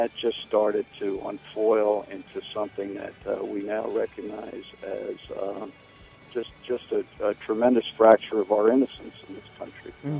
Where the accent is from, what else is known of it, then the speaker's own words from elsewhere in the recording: New York City, New York, United States; I grew up in New York City.